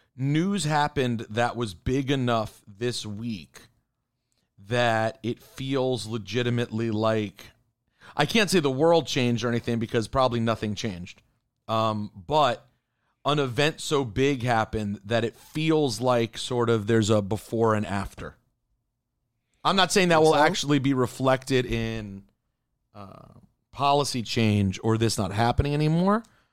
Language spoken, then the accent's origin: English; Maryland, United States; on Peloton.